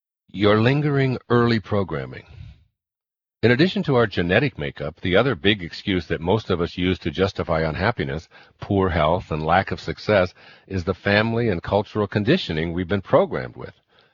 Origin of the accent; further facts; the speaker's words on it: Midwest, United States; born or raised there